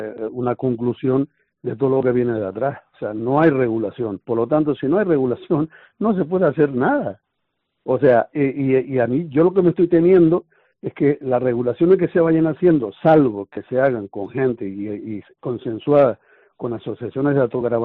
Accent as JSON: {"language": "Spanish", "town": "Los Cristianos", "region": "Canary Islands", "country": "Spain", "tie": "born there", "said": "Yo soy nacido en Los Cristianos y sé lo que me estoy hablando"}